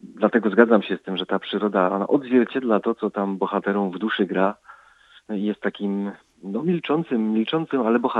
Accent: Silesian Voivodeship, Poland; accent: Silesian; Ja jestem synkiem spod Rybnika

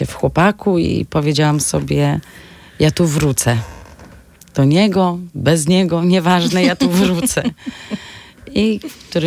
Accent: Kromolin, Lower Silesian Voivodeship, Poland; also born or lived in Kłodzko; A wychowywałam się w Kromolinie

